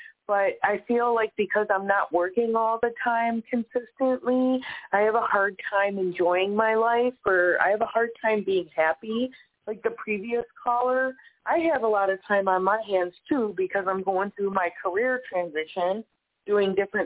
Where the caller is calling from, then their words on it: Wisconsin, United States; and I'm in Wisconsin right now.